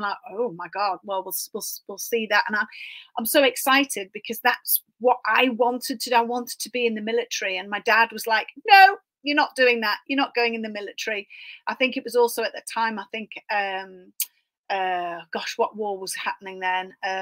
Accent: Davenport, North West England, United Kingdom; also born or lived in London; I was brought up in Greater Manchester. People call it Cheshire, but my first home was in Davenport. Then we moved to Bramhall, Poynton.

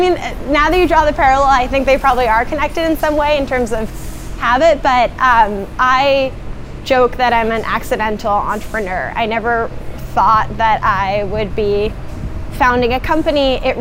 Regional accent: California, United States; born there; I was born in North Carolina. No, not North Carolina. I was born in Northern California.

